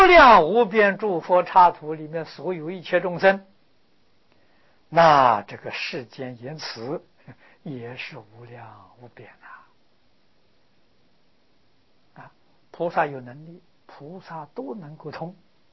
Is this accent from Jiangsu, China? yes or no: no; Fujian, China; 我小时候在福建念书，福建是丘陵地带，交通相当不方便，